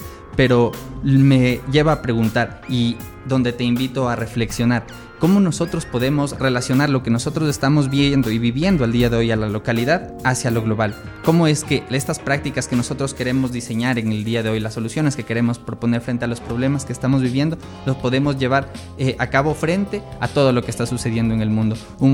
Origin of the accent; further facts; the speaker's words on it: Quito, Pichincha, Ecuador; nosotros que somos de Quito pudimos experimentar la sequía en nuestra ciudad, en la capital